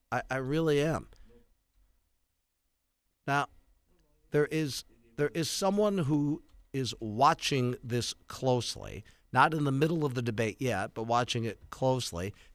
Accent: Green Bay, Wisconsin, United States; I have followed Green Bay politics almost my whole life. Growing up in the Green Bay TV market.

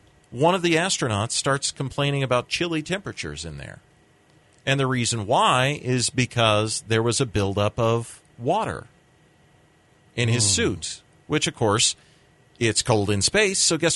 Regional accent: United States; it's just, I find it personally insulting, as an American, that our astronauts have to hitch a ride with the Russians to get to space.

